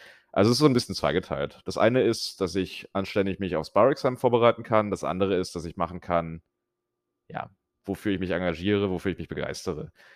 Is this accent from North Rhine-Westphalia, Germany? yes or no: yes; Cologne, North Rhine-Westphalia, Germany; now in Berlin, Germany; als gebürtiger Kölner und jemand, der in einem etwas freundlicheren Umfeld als Berlin aufgewachsen ist